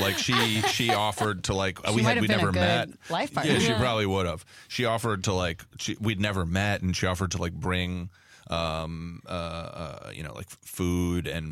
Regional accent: Midwest, United States; Madeline's from the East Coast, I'm from the Midwest.

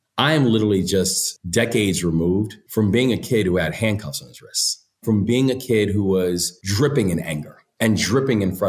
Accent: Maryland, United States; in my home state, I'm a third generation Marylander. I love everything about this place.

